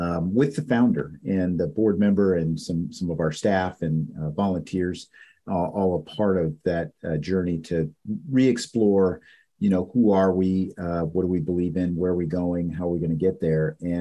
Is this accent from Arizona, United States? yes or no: yes; Fort Huachuca, Arizona, United States; born there; also born or lived in Ethiopia / Europe; I was born in Fort Huachuca, Arizona. Some people may be familiar with that. We moved to Ethiopia, spent time in Africa and then Europe and then back in the States before he retired.